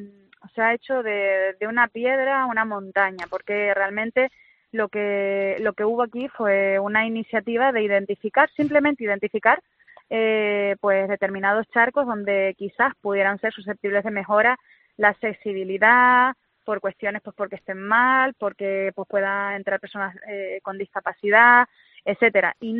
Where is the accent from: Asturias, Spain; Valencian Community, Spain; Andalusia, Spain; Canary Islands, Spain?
Canary Islands, Spain; como canaria y como consejera de Turismo no permitiría que se hiciera ninguna intervención en nuestra tierra